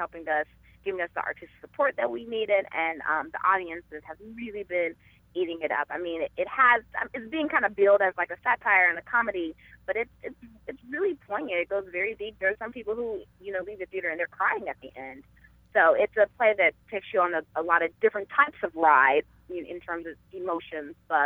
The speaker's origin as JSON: {"language": "English", "town": "Memphis", "region": "Tennessee", "country": "United States", "tie": "born or raised there", "said": "And I've really just been inspired and continue to be inspired by my hometown of Memphis, Tennessee."}